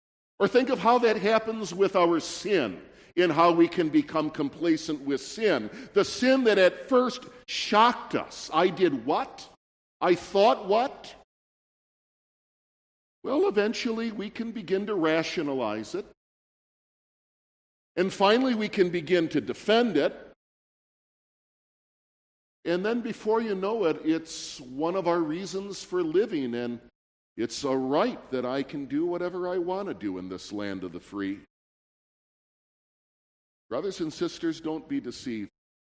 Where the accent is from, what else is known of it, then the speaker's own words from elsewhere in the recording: Michigan, United States; right there in the middle of the murder and crime capital of my home state of Michigan